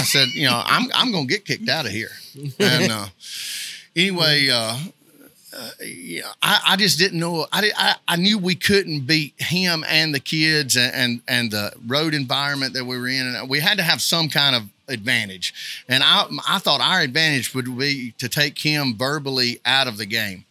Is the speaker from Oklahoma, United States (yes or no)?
no; Alabama, United States; And, you know, I grew up in Northeast Alabama, and we don't have a professional team in Alabama of any kind.